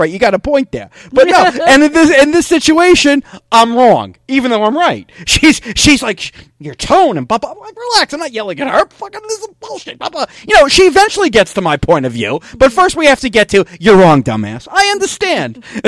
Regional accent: New Jersey, United States; You and I wouldn't know because we grew up in New Jersey, and they're not even legal in New Jersey.

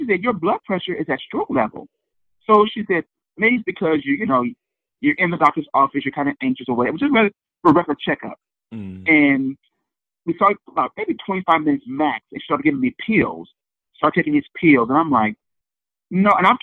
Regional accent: Cleveland, Ohio, United States; also born or lived in Dayton / Cincinnati; I was living my life in Ohio. I was born and raised in Cleveland.

